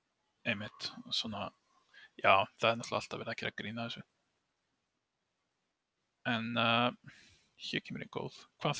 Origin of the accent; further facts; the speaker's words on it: Keflavík, Southern Peninsula, Iceland; now in Reykjavík, Iceland; stið núna býr Reykjavík en ég ólst upp í Keflavík